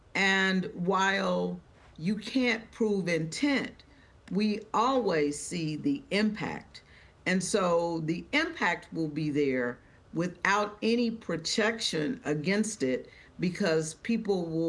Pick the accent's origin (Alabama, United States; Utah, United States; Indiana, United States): Indiana, United States; next door to us in Indiana, my home state